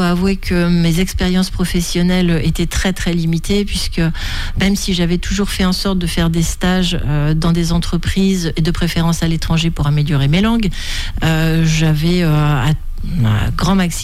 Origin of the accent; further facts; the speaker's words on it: Challans, Pays de la Loire, France; also born or lived in Les Sables-d'Olonne; Et puis après, la vie professionnelle de mes parents nous a fait sortir de la Vendée. Mais dès mes 8 ans, je suis vite revenue à Challans et je ne l'ai pas quittée depuis.